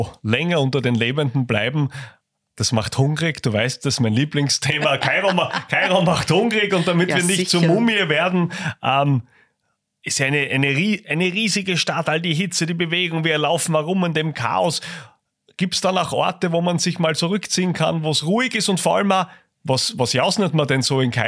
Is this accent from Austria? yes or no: yes; Styria, Austria; Also als Steirer wäre das ja quasi meine Leibspeise.